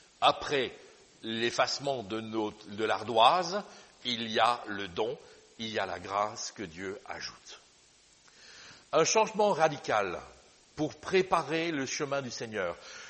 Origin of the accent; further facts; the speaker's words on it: Liège, Wallonia, Belgium; je repense à mon enfance, lorsque l'on a fait ce nœud autoroutier à Liège, parce que je suis liégeois